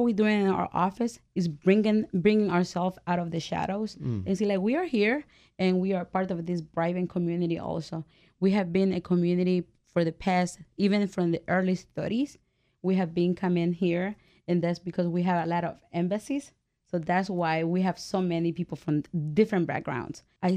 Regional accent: El Salvador; now in United States; I'm from El Salvador.

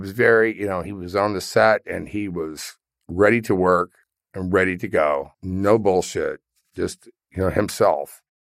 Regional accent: Houston, Texas, United States; but I grew up in Houston, which is sometimes called West Louisiana.

